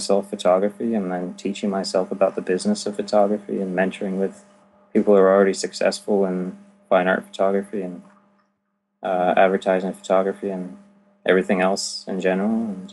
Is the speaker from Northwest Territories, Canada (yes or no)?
yes; Fort Smith, Northwest Territories, Canada; also born or lived in Alberta; I grew up here in Fort Smith about 18 years, and then I moved away to go to school. In Alberta.